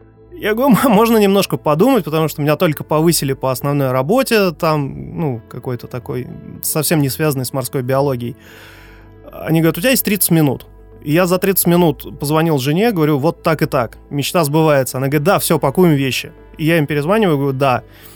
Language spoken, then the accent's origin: Russian; Chukotka Autonomous Okrug, Russia; я сам родом с Чукотки, ну, можно сказать, с самого детства пошло, то есть я рос в Арктике, я родился в Арктике, я жил среди серых китов, моржей, тюленей, морских зайцев